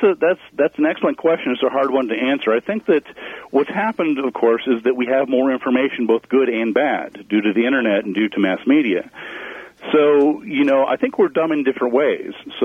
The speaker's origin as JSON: {"language": "English", "region": "New Mexico", "country": "United States", "tie": "born or raised there", "said": "ended up here in New Mexico, in my hometown, actually."}